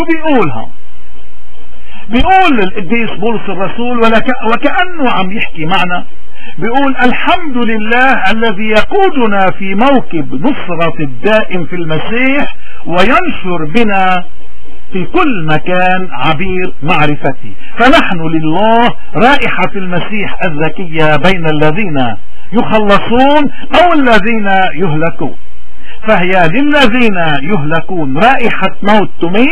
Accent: Lebanon; ونبين ممارساتهم اللي هي ضدنا نحن كبشر لبنانيين

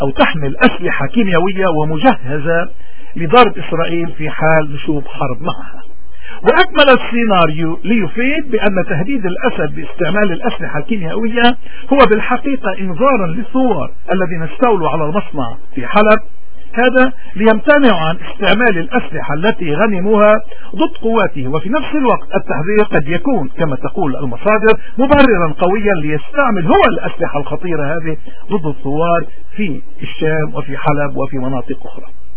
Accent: Lebanon; إذن نحن كلبنانيين أكثر ناس نحن معنيين بهذا الأمر

